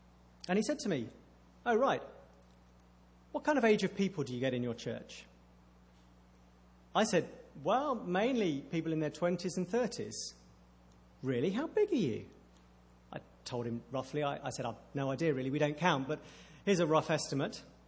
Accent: England, United Kingdom; accent: English; And the guy standing near me heard my accent and came over and introduced himself. And he and his wife were fellow English people.

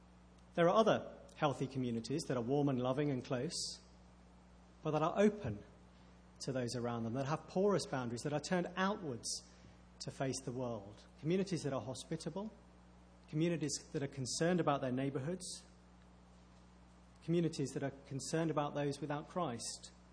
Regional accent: England, United Kingdom; accent: English; And the guy standing near me heard my accent and came over and introduced himself. And he and his wife were fellow English people.

